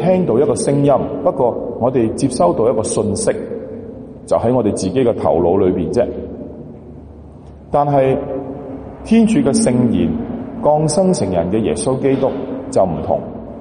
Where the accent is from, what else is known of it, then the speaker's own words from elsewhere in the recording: China; 刚才我们所听到的就是我们中国人其中一种语言，广东话。